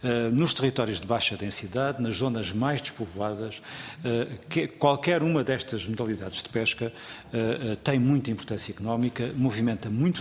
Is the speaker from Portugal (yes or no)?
yes; Castelo Branco, Portugal; Na região de onde eu sou natural, em concreto do distrito de Castelo Branco